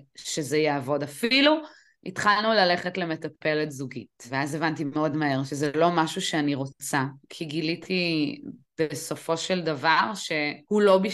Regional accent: Northern District, Israel; אני מתגוררת בצפון הארץ כבר הרבה מאוד שנים, בעצם גדלתי בצפון, גדלתי על הים, עברתי הרבה בחיים, עברתי הרבה מקומות מגורים, ביניהם גם ארצות הברית, גם אירופה

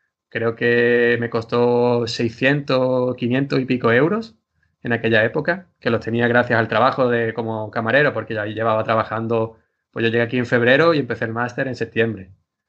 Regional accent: Marbella, Andalusia, Spain; Encima que yo vengo de Málaga, de Marbella, el sol, la playa, los amigos, soy muy familiar.

